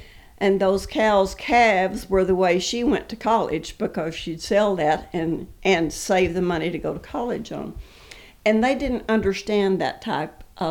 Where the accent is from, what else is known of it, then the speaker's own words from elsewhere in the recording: Texas, United States; I grew up in West Texas in a little rural area